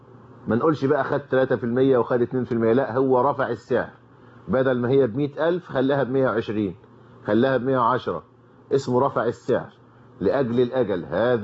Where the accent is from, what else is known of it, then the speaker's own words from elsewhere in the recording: Egypt; وإحنا عندنا في الريف المصري عادة طيبة،